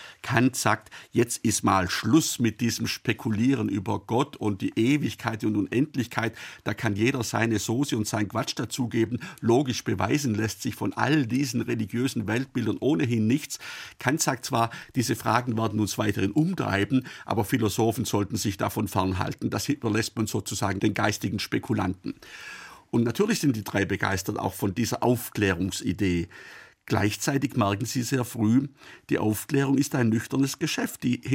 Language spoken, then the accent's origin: German; Baden-Württemberg, Germany; born there; Ich bin in Oberschwaben geboren, das war auch bis 1806 Vorderösterreich.